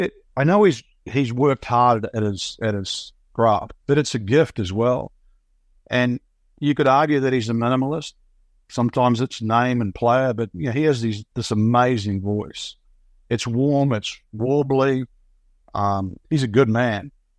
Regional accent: New Zealand; You know, I grew up in New Zealand. I went to Australia. I went to Asia. I went to Europe and America.

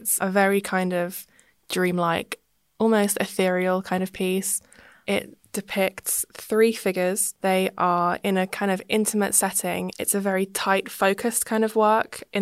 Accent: Eastbourne, South East England, United Kingdom; I am from Eastbourne. I grew up here

